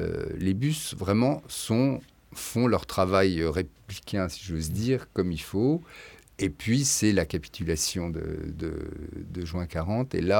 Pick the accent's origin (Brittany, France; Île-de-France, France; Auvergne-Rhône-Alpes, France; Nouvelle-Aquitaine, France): Île-de-France, France; Paris; Moi, je suis parisien